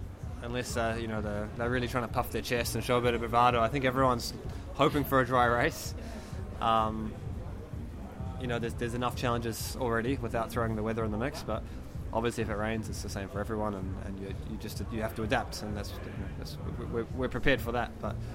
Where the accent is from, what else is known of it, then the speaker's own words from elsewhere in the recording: New Zealand; So yeah, I think every year I've been here, I definitely haven't been alone as being a Kiwi.